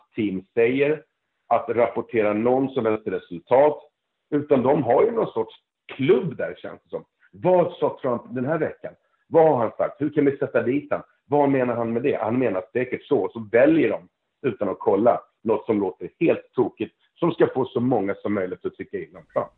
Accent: Malmö, Skåne, Sweden; Jag minns ju när jag var liten, jag är i Malmö just nu, och när jag var liten så var det snö här på vintern.

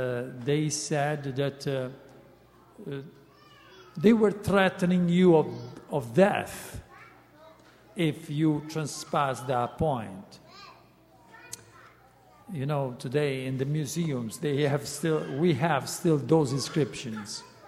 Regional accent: Italy; English is a second language; I am Italian myself, so I try to speak English. So sorry for my accent and my mistakes.

